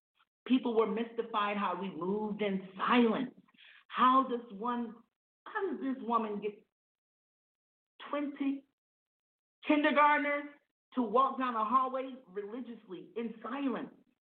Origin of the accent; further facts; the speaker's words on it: South Carolina, United States; It's growing up in South Carolina and looking out in the fields and like, yes, you know, that becomes Advil one day, but knowing it as a plant.